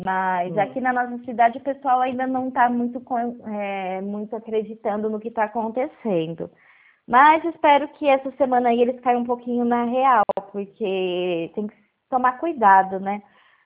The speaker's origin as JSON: {"language": "Portuguese", "town": "Pirassununga", "region": "São Paulo", "country": "Brazil", "said": "eu sou de Pirassununga"}